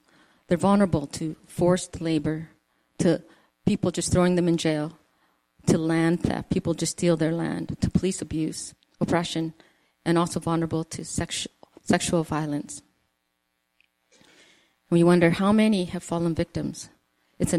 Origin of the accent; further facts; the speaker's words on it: Calgary, Alberta, Canada; We grew up in Calgary.